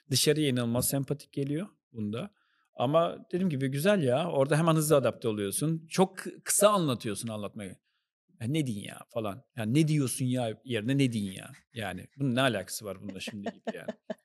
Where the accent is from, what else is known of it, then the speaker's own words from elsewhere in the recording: Ünye, Ordu, Turkey; also born or lived in Ankara; Ben de Ordu Ünyeliyim. Ankara doğumluyum ama.